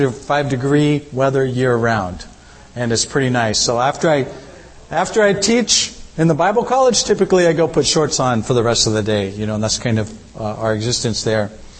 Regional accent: United States; now in Papua New Guinea; Am I from America? Yes, but not anymore. We live in Papua New Guinea.

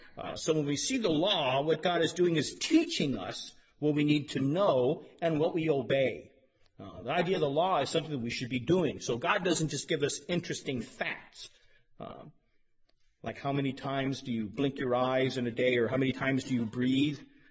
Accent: Denver, Colorado, United States; born there; And some of you went out of your way to say nice things to me because, well, I was born in Denver.

